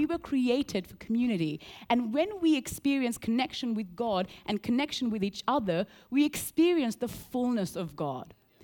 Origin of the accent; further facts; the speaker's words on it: Colombo, Western Province, Sri Lanka; Now, I grew up in Sri Lanka and in Colombo, which is the capital, and it was a great childhood. At the time when I was born, Sri Lanka was ravaged by a big civil war.